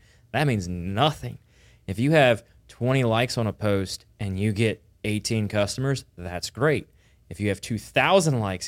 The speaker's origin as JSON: {"language": "English", "region": "the South", "country": "United States", "said": "we're from the South"}